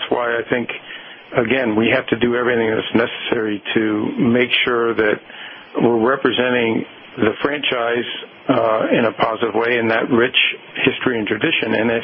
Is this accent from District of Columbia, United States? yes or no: yes; Washington, District of Columbia, United States; Well, as you guys know, I grew up in Washington, so yeah.